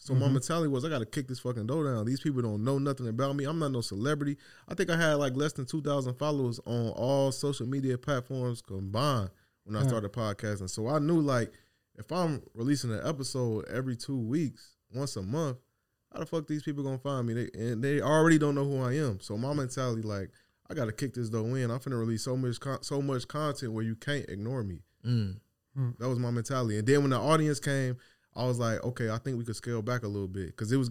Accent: Chicago, Illinois, United States; now in Dallas, United States; I'm from Chicago. I currently live out here in Dallas.

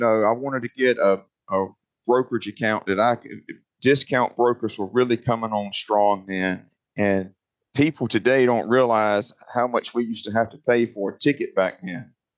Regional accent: Roanoke Rapids, North Carolina, United States; I'm in a rural community. I'm in Roanoke Rapids, North Carolina, born and raised here.

